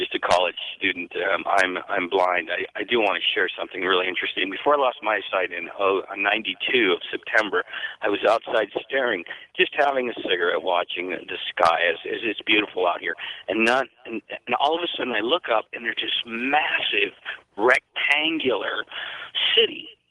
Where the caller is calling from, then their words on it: Joshua Tree, California, United States; Calling from Joshua Tree, California.